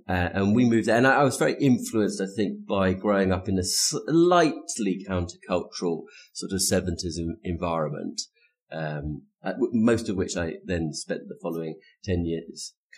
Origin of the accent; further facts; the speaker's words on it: South West England, United Kingdom; moved away; also born or lived in Kent; I grew up mainly in the southwest of England, in Devon and Somerset. I mean, I was born in Kent in the southeast, but I kind of moved to Devon and Somerset in the when I was around 7, and I sort of did my growing up there, particularly in Devon.